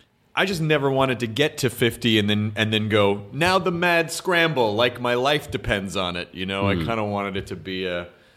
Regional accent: United States; Here would be my approach. Here I go, guys. I'm from America.

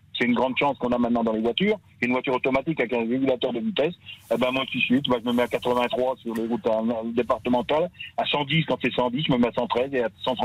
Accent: Paray-le-Monial, Bourgogne-Franche-Comté, France; Je suis de Paray-le-Monial en Saône-et-Loire.

